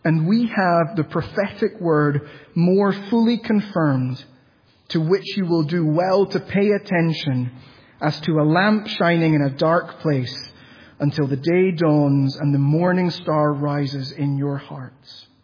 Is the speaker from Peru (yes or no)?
yes; Peru; Growing up in Peru, in the part of Peru where we did, earthquakes were really common. My dad actually texted me 2 weeks ago. He and my mum live in Peru